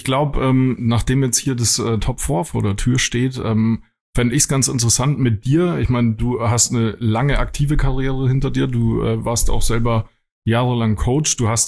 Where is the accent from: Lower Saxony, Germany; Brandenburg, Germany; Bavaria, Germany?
Bavaria, Germany; Würzburg; ich komme aus Würzburg